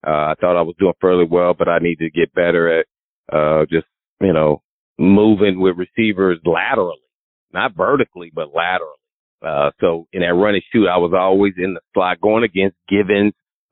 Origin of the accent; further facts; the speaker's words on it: Indianapolis, Indiana, United States; That I was too small growing up in Indiana, Indianapolis, and then going to a private cathedral fighting Irish.